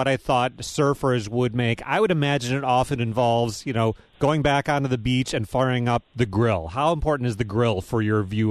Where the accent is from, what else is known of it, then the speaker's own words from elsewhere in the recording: Midwest, United States; And that makes me think, I'm from the Midwest. I look at a globe and I see land masses.